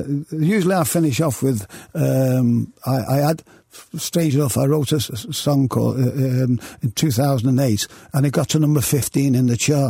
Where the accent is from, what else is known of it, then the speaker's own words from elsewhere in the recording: Liverpool, North West England, United Kingdom; I don't think people want to hear all about that growing up in Liverpool.